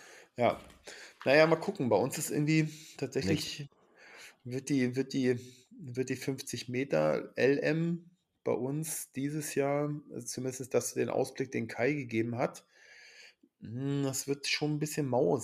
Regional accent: Schleswig-Holstein, Germany; Und die offene KM, die ist in Brunswick bei uns in Schleswig-Holstein.

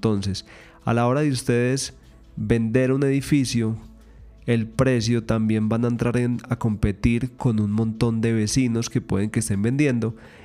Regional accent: Colombia; soy colombiano y desde mis 17 años más o menos, 16, estoy en el tema de la inversión inmobiliaria

